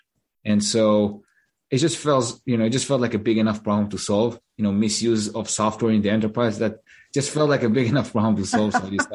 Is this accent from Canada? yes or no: no; Israel; now in United States; that's how I ended up in the US too, because I'm originally from Israel.